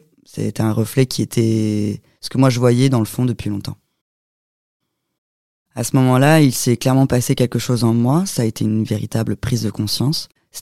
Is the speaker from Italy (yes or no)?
no; Tours, Centre-Val de Loire, France; also born or lived in Nantes / Bordeaux / Paris / Munich; now in Toulouse, France; je viens de Tours, puis je suis partie à Nantes, puis après à Bordeaux, puis après à Paris, puis après à Munich, puis de nouveau encore à Bordeaux, et puis là je suis arrivée à Toulouse.